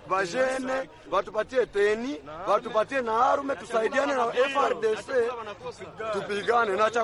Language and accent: Swahili; DR Congo; Bo, siye, tukiwa wakaishi, tukiwa wakongomani.